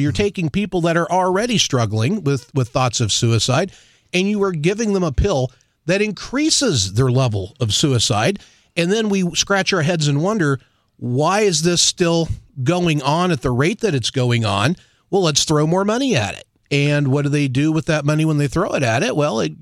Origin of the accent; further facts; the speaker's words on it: Missouri, United States; I grew up down in Southwest Missouri, down in the Ozark Mountains.